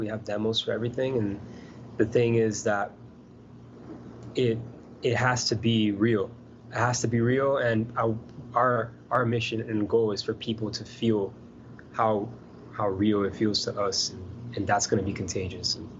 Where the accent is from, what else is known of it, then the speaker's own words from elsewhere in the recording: Brazil; Yeah, Brazil. I'm from Brazil, so I would love to go there and perform and stuff.